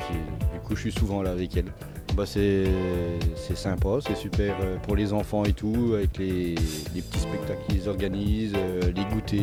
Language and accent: French; Beaune, Bourgogne-Franche-Comté, France; Je suis de Beaune.